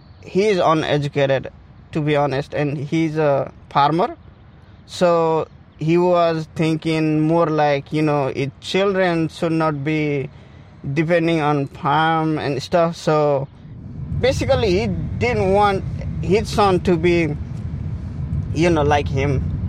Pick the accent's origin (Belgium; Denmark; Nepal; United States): Nepal; English is a second language; Actually, I am from Nepal.